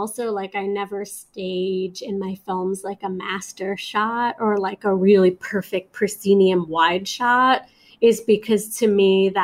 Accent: New York, United States; born or raised there

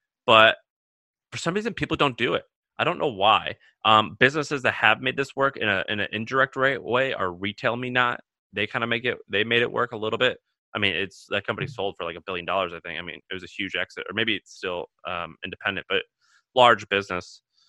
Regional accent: the South, United States; It's in Alabama, which, you know, I'm from the South.

